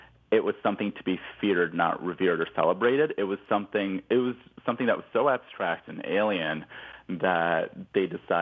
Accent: Michigan, United States; As a queer teenager, you know, growing up in Michigan, I mean, there were no support systems, there were no networks.

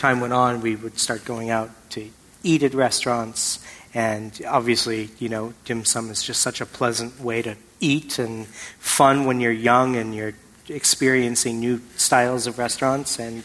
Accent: California, United States; growing up in the Bay Area and being part of a really a large, a community of cultural diversity

